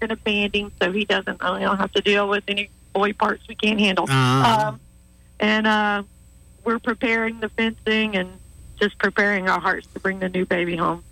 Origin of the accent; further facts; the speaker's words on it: United States; I'm an American. I love my fellow Americans.